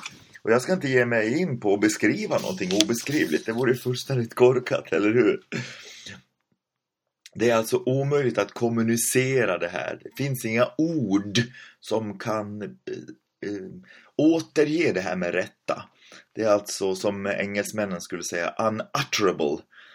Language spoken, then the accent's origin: Swedish; Sweden; Det här kan ju låta lite märkligt, för vi är ju svenskar och lite till tillbakadragna.